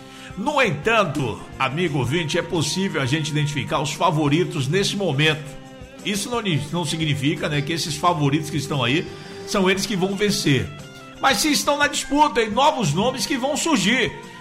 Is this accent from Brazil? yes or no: yes; Sambaituba, Bahia, Brazil; eu sou de Sambaituba, tô ligado em vocês.